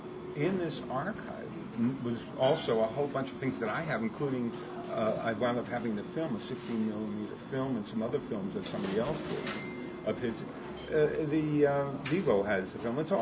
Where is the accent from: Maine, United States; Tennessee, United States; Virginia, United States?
Virginia, United States; Langley Field; born there; I was born in Langley Field, Virginia, during the war.